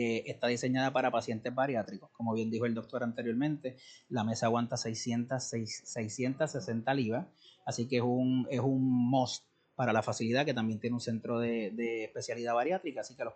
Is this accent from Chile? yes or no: no; Puerto Rico; como los puertorriqueños, como yo digo, uno piensa que le duele algo